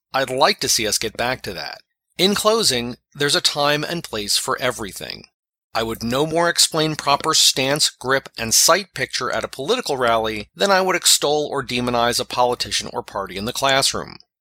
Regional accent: New York City, New York, United States; also born or lived in Albany, United States; I grew up in New York City and lived near Albany, New York for about 30 years.

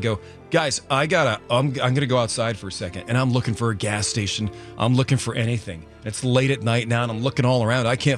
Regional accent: Ireland; And I'm Irish. Spicy food and me, we have a relationship that's curious.

